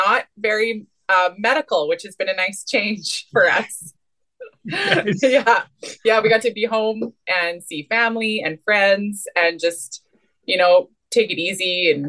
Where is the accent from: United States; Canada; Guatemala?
Canada; We're from Canada